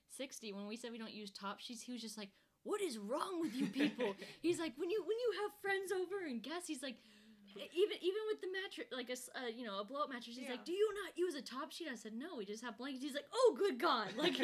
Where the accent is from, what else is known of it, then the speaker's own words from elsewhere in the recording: Lexington, Kentucky, United States; now in Louisville, United States; Like, I'm from Lexington, and I know they're, the people I've heard, they just got some rain